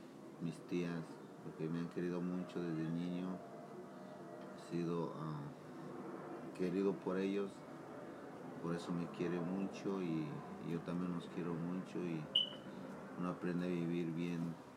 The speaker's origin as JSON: {"language": "Spanish", "region": "Puebla", "country": "Mexico", "tie": "born or raised there", "moved": "yes", "said": "nací en México, del estado de Puebla. Y yo en mi niñez fui muy feliz porque allá en México la niñez es muy diferente acá."}